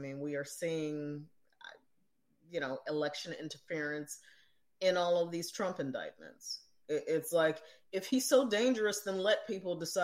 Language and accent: English; Chicago, Illinois, United States; Grew up in Chicago, Illinois. So talk about machine politics.